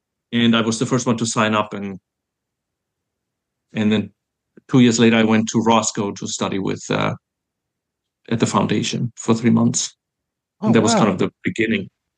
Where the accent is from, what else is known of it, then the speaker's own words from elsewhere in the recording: Germany; English is a second language; now in United States; I'm originally from Germany.